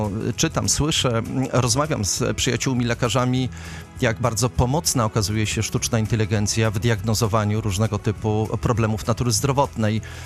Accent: Gdańsk, Pomeranian Voivodeship, Poland; Pomorze jest mi bliskie. Urodziłem się i wychowałem się w Gdańsku. Jestem stąd, jestem z Pomorza.

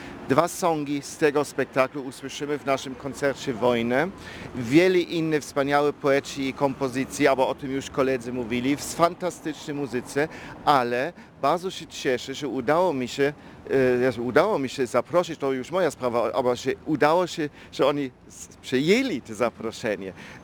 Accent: Germany; Polish is a second language; now in Poland; Jak przyjechałem do Polski to w latach 80., to ja przyjechałem z kraju, z Niemiec, jako Niemiec, znaczy jako człowiek oczywiście różnych narodowości, ale jednak z niemieckim paszportem

